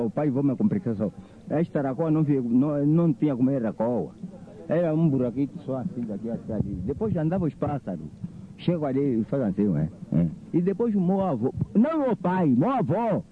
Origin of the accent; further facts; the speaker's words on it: Viana, Luanda, Angola; born there; Eu nasci já na Viana! 5 de maio de 1970 na Viana!